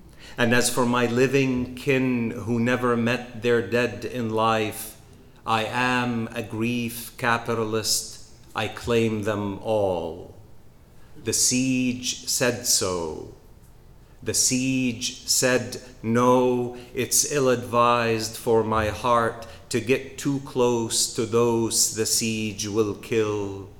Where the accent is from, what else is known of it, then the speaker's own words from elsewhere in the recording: Gaza Strip, Palestine; And then somehow some of us become more valuable Palestinians because we are from Gaza.